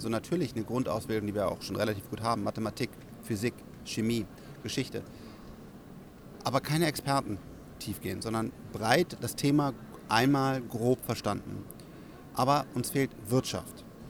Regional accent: Bonn, North Rhine-Westphalia, Germany; dass eine neue Schule aufgemacht wurde in Bonn, meinem Heimatdorf sozusagen.

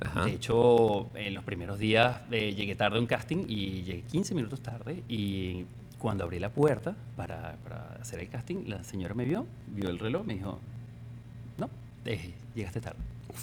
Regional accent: Venezuela; Claro, yo me imaginaba como venezolano, llegar a la agencia y alfombra roja.

